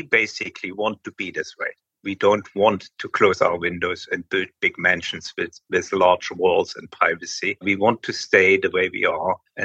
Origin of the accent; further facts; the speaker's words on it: Germany; now in Venice; I come from Germany. I lived in many different places, but since the last 30 years, I'm in Venice.